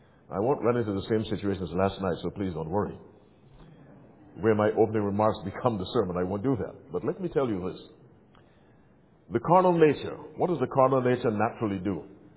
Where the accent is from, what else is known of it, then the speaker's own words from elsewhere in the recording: Barbados; wrote me from Barbados, which is where I'm from originally. And I was delighted to know that someone in my home country was listening.